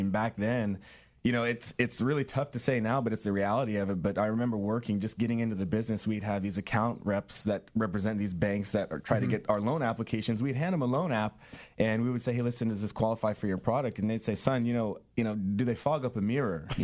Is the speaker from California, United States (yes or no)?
yes; San Diego, California, United States; Sarah Mesa, and both of my parents worked in Sarah Mesa, so I went to elementary school there. Went to high school at St. Augustine in North Park.